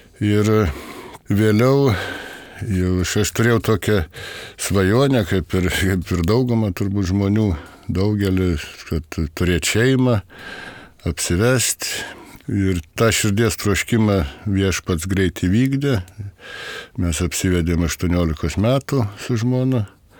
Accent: Ukmergė, Vilnius County, Lithuania; man 54 metai. Esu iš Ukmergės rajono, atstovauju Ukmergės skyrių.

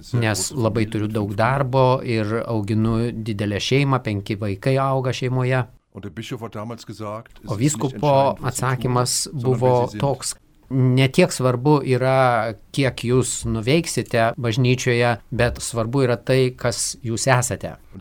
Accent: Germany; Lithuanian is a second language; moved away; also born or lived in India; Aš augau Vokietijoje, pasienyje su Olandija ir Belgija.

